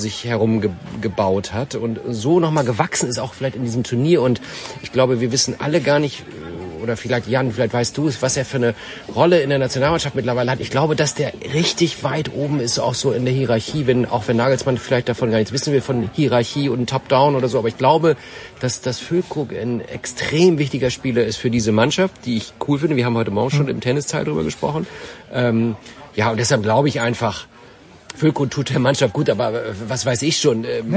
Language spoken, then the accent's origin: German; Bremen, Germany; Als Bremer muss ich natürlich das jetzt so sagen.